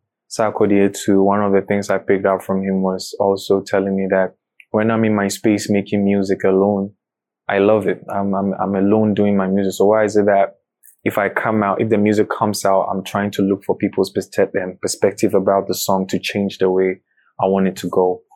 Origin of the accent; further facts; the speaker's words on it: Kumasi, Ashanti, Ghana; born there; also born or lived in Accra; my mom is a northerner. My dad is from Sunyani, but I was born in Kumasi and I've lived in Accra.